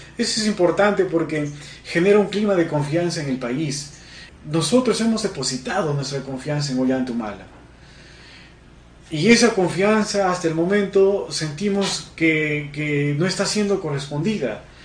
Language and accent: Spanish; Cajamarca, Peru; Nosotros, los cajamarquinos, creemos que nos merecemos respeto y también somos peruanos, ¿no?